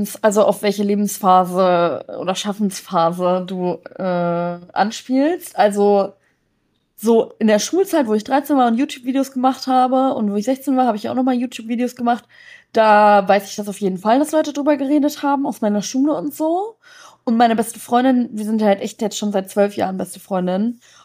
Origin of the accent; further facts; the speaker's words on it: Bielefeld, North Rhine-Westphalia, Germany; ein Video gezeigt von so einem Mädel aus meiner Heimatstadt, aus Bielefeld